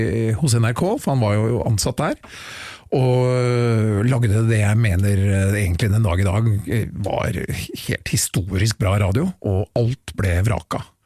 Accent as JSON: {"language": "Norwegian", "region": "Oslo", "country": "Norway", "tie": "born or raised there", "said": "Jeg jo byslamp, født og oppvokst i Oslo sentrum"}